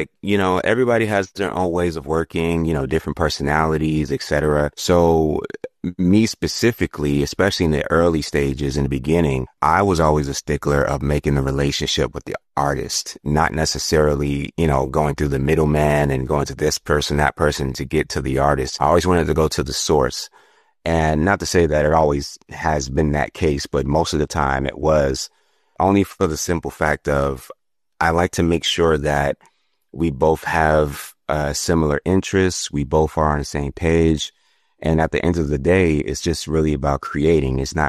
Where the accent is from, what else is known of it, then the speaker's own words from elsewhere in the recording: Queens, New York, United States; So in the beginning, I'm from Queens, New York, and I've always been around the arts.